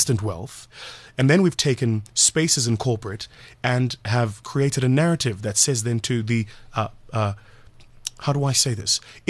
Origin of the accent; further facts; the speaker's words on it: Watville, Gauteng, South Africa; I come from a small township in the East Rand called Watville, which is just outside Benoni.